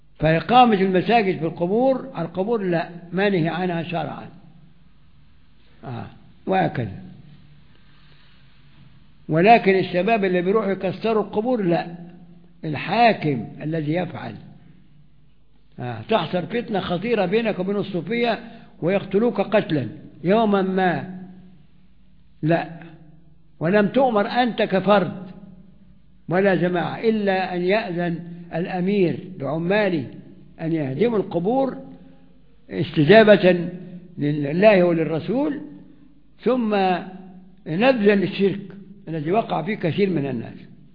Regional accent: Egypt; تقول يا سيدنا الحسين، يا سيدة زينب، يا بدوي عندنا في مصر

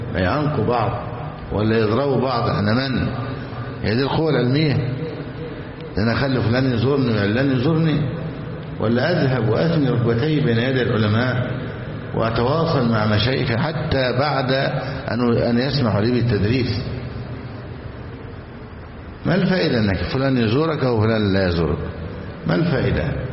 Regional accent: Egypt; بلادنا مصر

